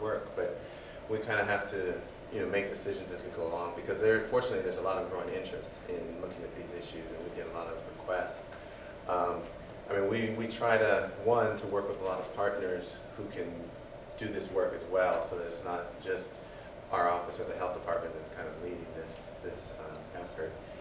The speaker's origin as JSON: {"language": "English", "region": "Virginia", "country": "United States", "said": "We're both from Virginia"}